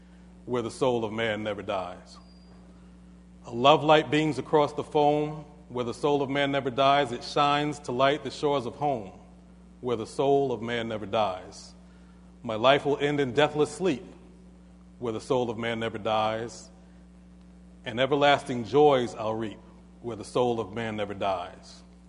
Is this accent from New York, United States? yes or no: yes; Brooklyn, New York, United States; I'm an American. It's a song about New York. I'm from New York. Song about Brooklyn from a guy from Brooklyn. I'm from Brooklyn.